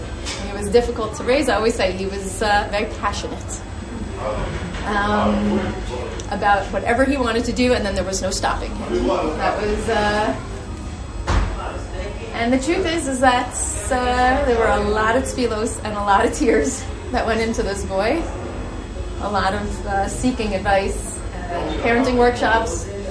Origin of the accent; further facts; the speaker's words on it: Florida, United States; also born or lived in Cedarhurst; now in Israel; We moved from Cedarhurst, was our last stop. I'm originally from Florida. My husband's from Manchester, England.